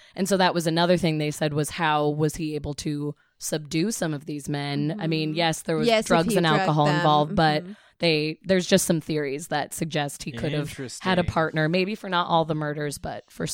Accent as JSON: {"language": "English", "region": "Midwest", "country": "United States", "tie": "born or raised there", "said": "People from my hometown all the Midwesterners post articles like, it's these damn video games."}